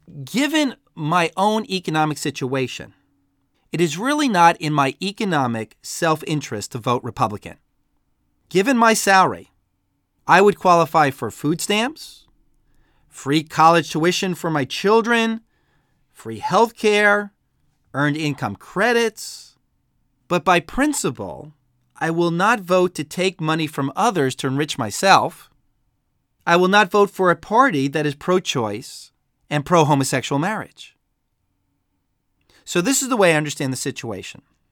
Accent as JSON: {"language": "English", "region": "New Jersey", "country": "United States", "tie": "born or raised there", "said": "I was raised in Bergen County. My parents were Republicans. It wasn't because we were rich country club Republicans. It was because my parents were Christian social conservatives."}